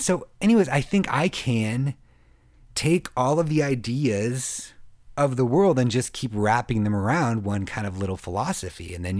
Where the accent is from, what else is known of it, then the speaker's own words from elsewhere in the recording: United States; now in Minneapolis, United States; I think I'm an American artist in Minneapolis and not a Minneapolis artist. I'm like an American artist that chooses to live in Minneapolis and record in St. Paul.